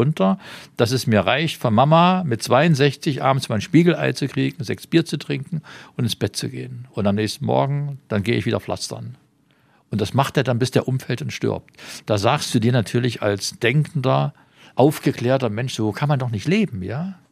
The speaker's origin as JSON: {"language": "German", "town": "Jena", "region": "Thuringia", "country": "Germany", "tie": "born or raised there", "also_born_or_lived": "Meiningen / Leipzig", "said": "Ich bin in Meiningen geboren, aber aufgewachsen bin ich in Jena, die ersten 18 Jahre. Mhm. Dann habe ich gelernt, war bei der Armee, habe in Leipzig studiert und habe dann in Leipzig geheiratet. Dort haben wir unsere 6 Kinder gekriegt."}